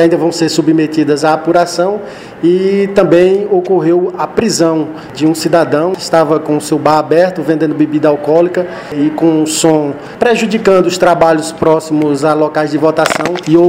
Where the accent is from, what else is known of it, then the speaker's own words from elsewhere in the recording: Bahia, Brazil; todos nós, sem exceção, somos baianos e somos brasileiros.